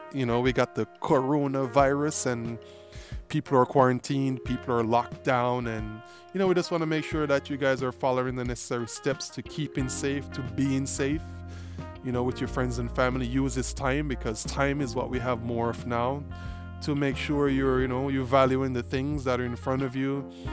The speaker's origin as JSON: {"language": "English", "town": "Montego Bay", "region": "Saint James", "country": "Jamaica", "tie": "born or raised there", "said": "I remember when I was growing up, we had pen pals, and I grew up in Montego Bay, Jamaica. Jamaica, I come from, yeah, man."}